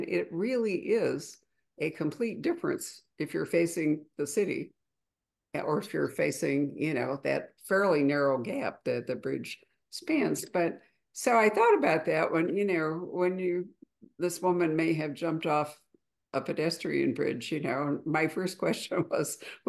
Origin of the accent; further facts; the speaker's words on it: Chicago, Illinois, United States; I grew up in Chicago, so it was fun.